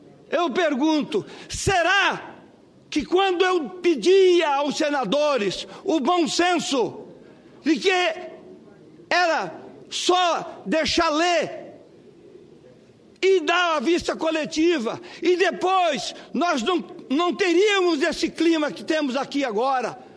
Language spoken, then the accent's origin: Portuguese; Mato Grosso, Brazil; born there; eu sou brasileiro, sou mato-grossense e nasci na fronteira desse país.